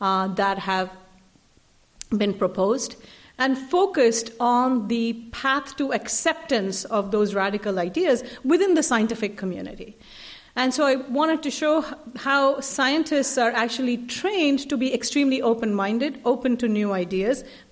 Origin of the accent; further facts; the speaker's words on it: Delhi, India; as a young girl growing up in Delhi, I was obsessed with maps